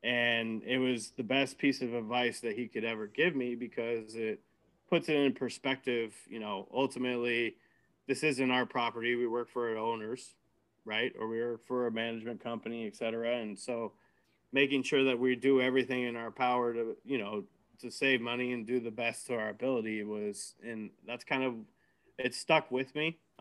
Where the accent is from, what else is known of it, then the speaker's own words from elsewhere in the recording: Washington, United States; now in California, United States; I grew up in Washington, Columbia Basin. So for me, ducks, geese, pheasants.